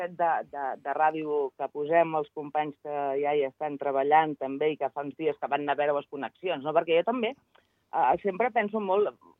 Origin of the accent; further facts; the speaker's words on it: Valls, Catalonia, Spain; jo soc de Valls i bé sabeu que és el bressol